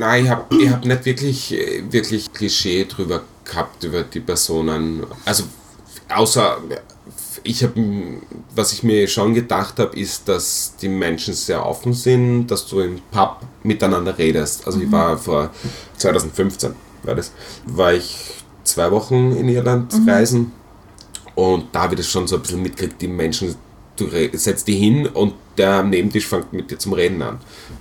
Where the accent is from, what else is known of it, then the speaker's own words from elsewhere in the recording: Austria; ich komme aus Österreich